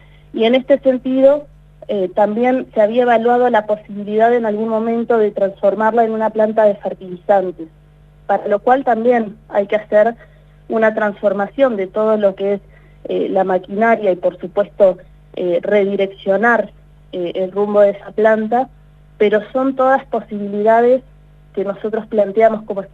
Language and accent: Spanish; Argentina; como argentinos y argentinas